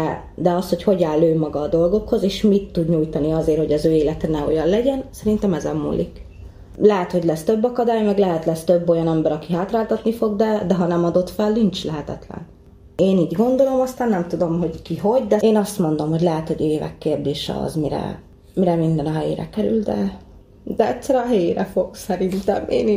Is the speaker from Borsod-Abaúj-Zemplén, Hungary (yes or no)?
yes; Miskolc, Borsod-Abaúj-Zemplén, Hungary; én állami gondozásban nőttem fel. Miskolcon, igen, a gyűjtőbe, aztán a Bonyba, lakásotthonba.